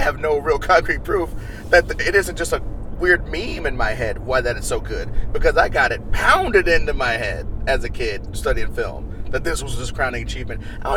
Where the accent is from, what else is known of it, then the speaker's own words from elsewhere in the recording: Missouri, United States; Me, at my culture, the way that I was raised in Missouri